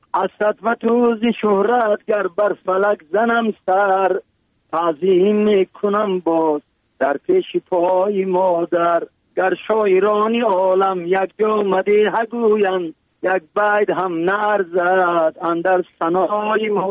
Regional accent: Tajikistan; برای وطنم، برای تاجیکستان عزیزم

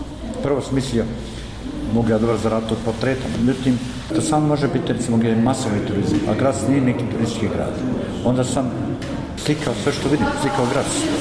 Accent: Tešanj, Federation of Bosnia and Herzegovina, Bosnia & Herzegovina; born there; Meni je Goražde moja domovina. Ja sam rođen u Tešnju

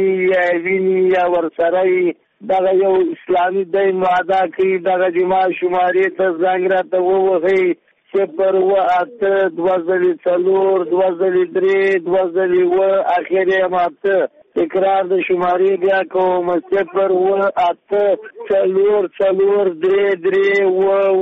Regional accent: Mazar-i-Sharif, Balkh, Afghanistan; د مزار شریف نه

